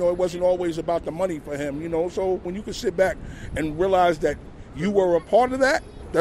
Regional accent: New York, United States; being a New Yorker and the New York Yankees.

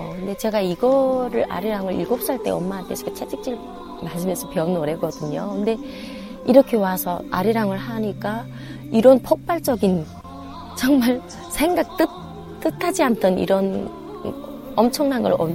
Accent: North Korea; now in South Korea; 저는 북한에서 온 사람입니다

